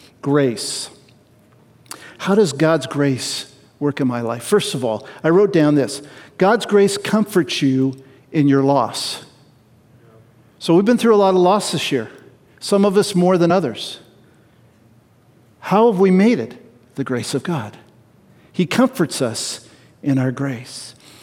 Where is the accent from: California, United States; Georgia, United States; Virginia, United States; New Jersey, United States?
California, United States; when I was a kid in the neighborhood I grew up in Central California, it was very diverse.